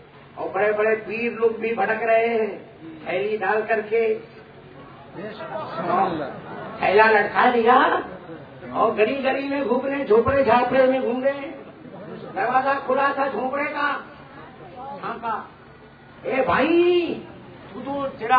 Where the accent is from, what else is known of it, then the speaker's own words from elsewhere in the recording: India; ہم ہندوستانی ہیں, ہندوستان میں جئیں گے, ہندوستان ہی میں مریں گے.